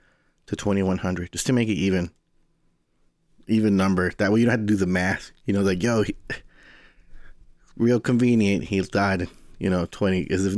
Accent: Houston, Texas, United States; I thought regular, I'm from Houston, Texas, right? That place is still illegal.

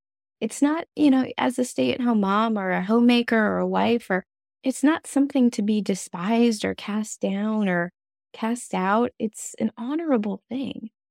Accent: United States; you're from the United States, I'm from the United States

